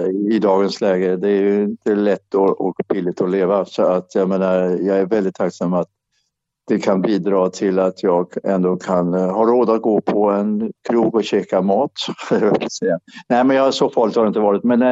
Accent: Sweden; Ja, det är en stor skillnad mot min uppväxt i Sverige.

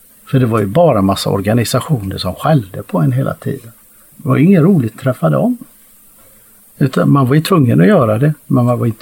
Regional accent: Ulricehamn, Västra Götaland County, Sweden; i min hemstad Ulricehamn

